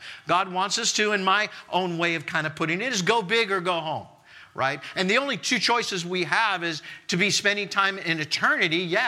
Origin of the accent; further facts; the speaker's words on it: Williamsburg, United States; also born or lived in Southern California; Well, as Pastor Vince said to you guys, I am from Williamsburg via Southern California.